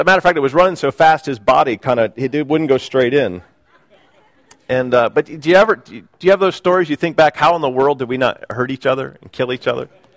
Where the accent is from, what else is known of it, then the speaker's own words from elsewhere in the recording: Oriel, Pennsylvania, United States; I grew up in Oriel, Pennsylvania for a few years of my life, a little tiny village outside Jersey Shore, Pennsylvania, outside of Williamsport, Pennsylvania. So it's that small.